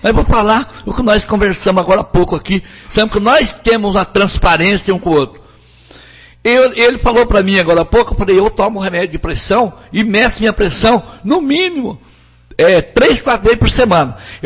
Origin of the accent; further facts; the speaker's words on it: Jataizinho, Paraná, Brazil; E eu sou do município de Jataizinho, do lado do povo.